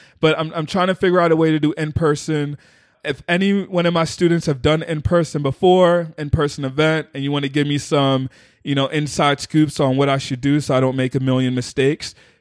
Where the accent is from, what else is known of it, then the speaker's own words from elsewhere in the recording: Philadelphia, Pennsylvania, United States; Or one in Philly. Philly, my hometown.